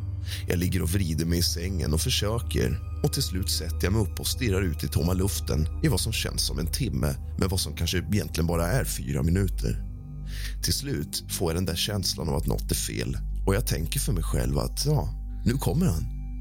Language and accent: Swedish; Karlskrona, Blekinge, Sweden; i min hemstad Karlskrona